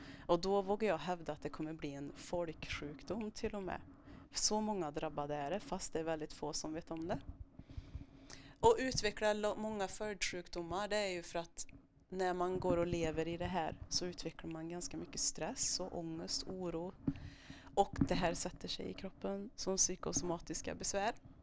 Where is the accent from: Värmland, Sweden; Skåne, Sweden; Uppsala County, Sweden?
Värmland, Sweden; Grums; Jag utgår ifrån Grums där jag är uppvuxen och fortfarande inte har flyttat ifrån.